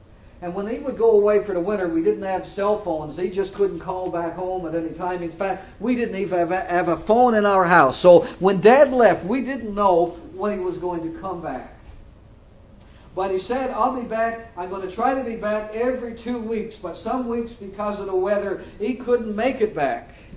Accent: Newfoundland and Labrador, Canada; I remember as a young boy growing up in Newfoundland, Canada, we were in a little fishing outport. There was no roads back in the early 50s.

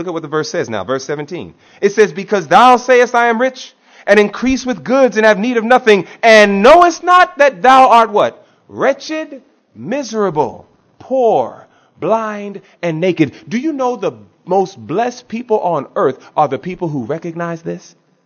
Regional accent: New York, United States; you're talking to an individual born and raised in New York.

